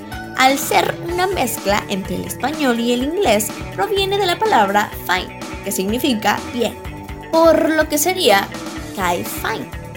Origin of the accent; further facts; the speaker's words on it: Mexico City, Mexico; Yo crecí en la Colonia Guerrero y ahí, cuando acompañaba a mi madre al mercado